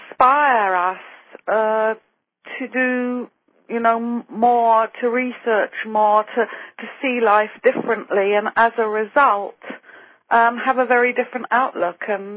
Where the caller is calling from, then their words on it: Ojai, California, United States; I'm in Ojai, California. Southern California.